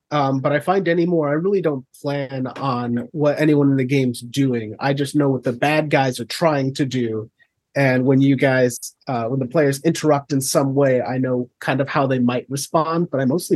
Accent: Illinois, United States; I'm from Illinois originally.

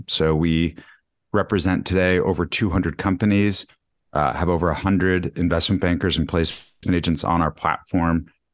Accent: Denver, Colorado, United States; now in New York City, United States; I grew up in Denver, Colorado, have an awesome family there who still live in Denver, grew up as a big skier, lacrosse player, mountain biker

